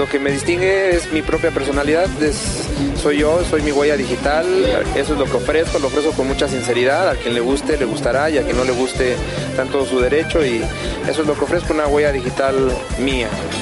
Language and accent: Spanish; Mexico; soy guitarrista mexicano con mucho orgullo.